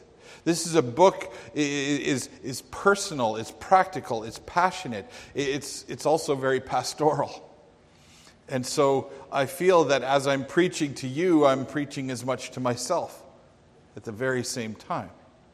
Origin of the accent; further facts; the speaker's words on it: Alberta, Canada; However, we are both from Alberta